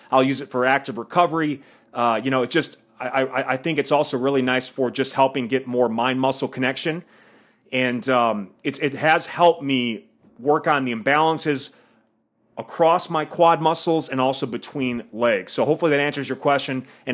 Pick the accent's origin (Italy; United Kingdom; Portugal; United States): United States; Midwest; I grew up in the Midwest, and it was kind of positioned as like an evil thing